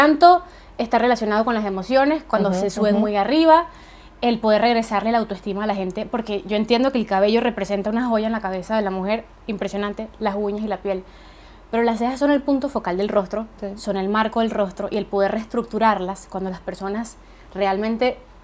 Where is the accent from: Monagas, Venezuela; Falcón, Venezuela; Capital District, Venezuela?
Falcón, Venezuela; Coro; Coro, mi ciudad natal.